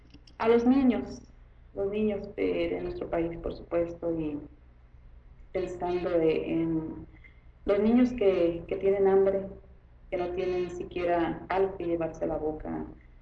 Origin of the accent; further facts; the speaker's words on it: Autlán de Navarro, Jalisco, Mexico; born there; Es de Autlán, del lugar donde yo nací, Autlán de Navarro, Jalisco.